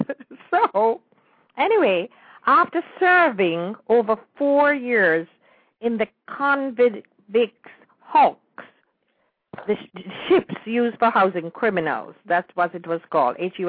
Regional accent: Kingston, Jamaica; You know, we are from the Kingston area are very familiar, not with the estate itself, but the Hope area.

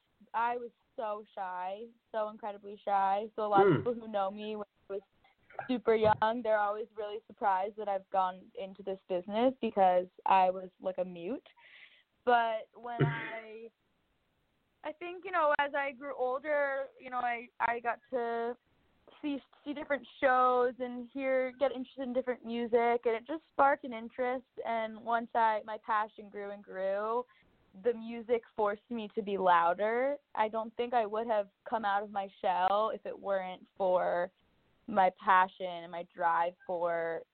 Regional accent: New York, United States; Yeah, I mean, I grew up in New York. I'm definitely a New Yorker at heart.

